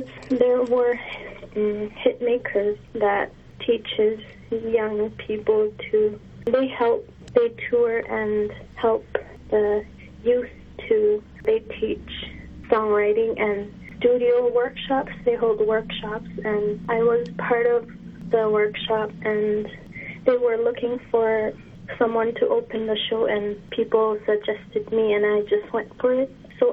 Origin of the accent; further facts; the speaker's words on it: Iqaluit, Nunavut, Canada; and I'm from Iqaluit, Nunavut, just above the Arctic Circle.